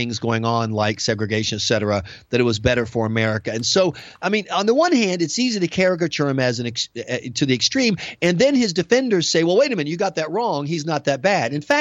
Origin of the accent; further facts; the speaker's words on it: South Carolina, United States; And I'm from the South. I grew up in South Carolina.